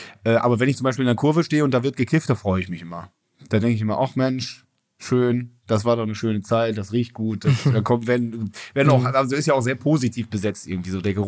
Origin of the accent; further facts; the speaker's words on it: Bonn, North Rhine-Westphalia, Germany; in meiner Heimatstadt Bonn, Bad Godesberg.